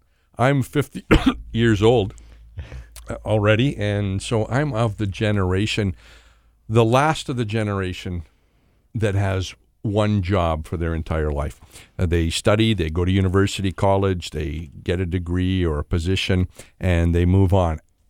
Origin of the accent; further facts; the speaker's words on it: Winnipeg, Manitoba, Canada; born there; Born in Winnipeg, so I could be close to my mother.